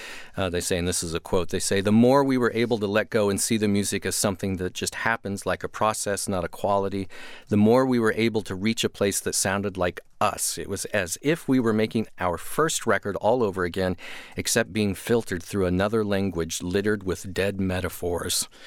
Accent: Kansas, United States; You know I'm from Kansas, right?

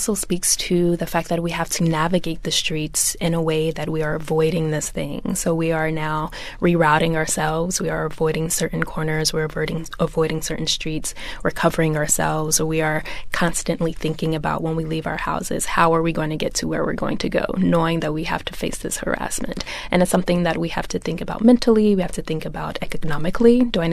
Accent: Oklahoma City, Oklahoma, United States; I lived in Oklahoma City. I grew up in Oklahoma.

